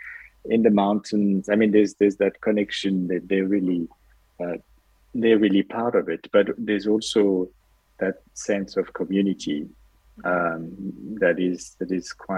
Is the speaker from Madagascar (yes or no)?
yes; Madagascar; also born or lived in Réunion; it has a lot to do with the fact that I grew up in Madagascar and in Reunion Island, so being exposed to a lot of spices